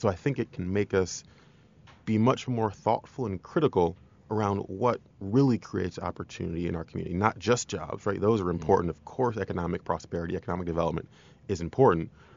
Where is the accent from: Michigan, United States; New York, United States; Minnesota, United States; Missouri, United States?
Michigan, United States; Detroit; So one of them is actually my hometown. So I was raised in Detroit, Michigan.